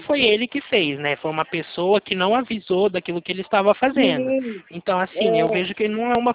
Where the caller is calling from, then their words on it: Araras, São Paulo, Brazil; Eu falo aqui da cidade de Araras. É aqui perto também, aqui interior de São Paulo. Falo na mesma cidade, do mesmo estado que vocês.